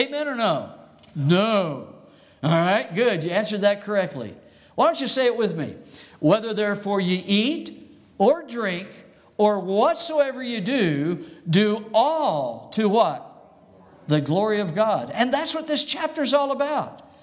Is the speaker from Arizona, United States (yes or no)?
yes; Arizona, United States; I grew up in Arizona, and they teach us children how to watch out for quicksand.